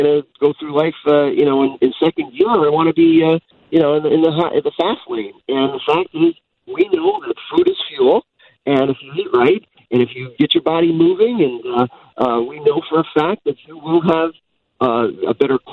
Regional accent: Cleveland, Ohio, United States; I'm from Cleveland. I roll up my sleeves just like the people from Chicago.

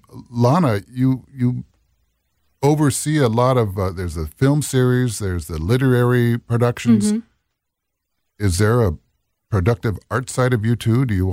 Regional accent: St. Paul, Minnesota, United States; the greater St. Paul area. I'm from St. Paul, so we'll extend it there.

